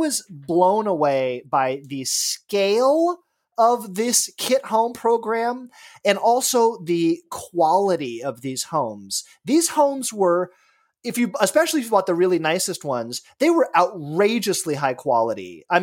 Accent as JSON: {"language": "English", "town": "Los Angeles", "region": "California", "country": "United States", "tie": "born or raised there", "said": "I grew up in Los Angeles, as you guys know, and my house, like a lot of houses down south, had terracotta floor tiles."}